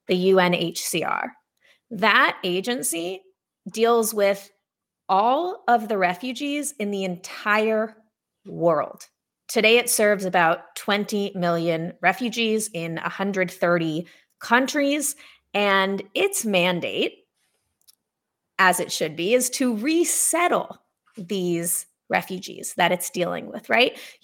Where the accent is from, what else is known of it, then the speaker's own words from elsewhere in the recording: California, United States; also born or lived in Brooklyn; I grew up in the Bay Area and it's very progressive and artistic, if you will, lots of subculture.